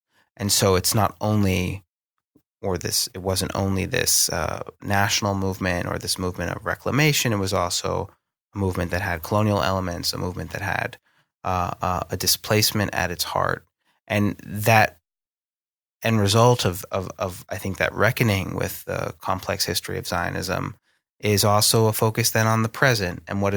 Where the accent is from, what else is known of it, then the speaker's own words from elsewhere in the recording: United States; at least where I grew up in the United States, a certain third rail of political life is talking in critical ways about some of the questions behind this